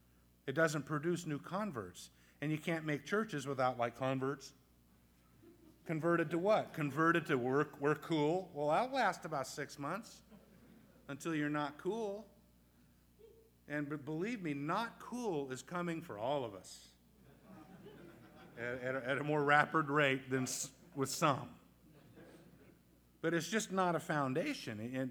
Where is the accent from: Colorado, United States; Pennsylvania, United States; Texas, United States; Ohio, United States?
Colorado, United States; I come from Colorado, a lot of mountains